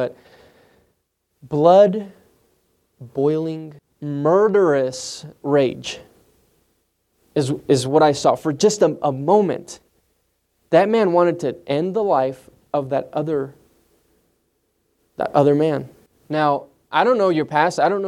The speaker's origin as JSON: {"language": "English", "town": "Juarez", "region": "Chihuahua", "country": "Mexico", "tie": "born or raised there", "also_born_or_lived": "United States", "said": "So I was born here in the States. Very thankful for that. But I grew up very close to my family in Mexico, right across the border in the city of Juarez."}